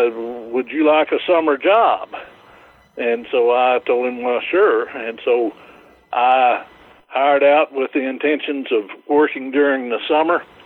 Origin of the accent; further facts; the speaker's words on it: Brownwood, Texas, United States; I'm from Brownwood, Texas, right in the heart of Texas. And in Brownwood, unless your parents had a business of their own, you weren't going to work somewhere where you could make a lot of money.